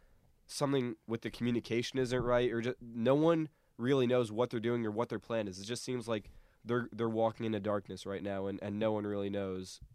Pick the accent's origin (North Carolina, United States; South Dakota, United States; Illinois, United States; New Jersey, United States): New Jersey, United States; Yeah, I mean, so I'm from New Jersey, and so I know firsthand what the Knicks are about.